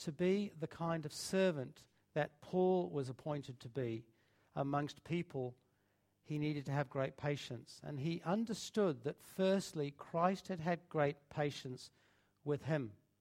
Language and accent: English; England, United Kingdom; When I grew up in England, we were brought up that you didn't talk about your feelings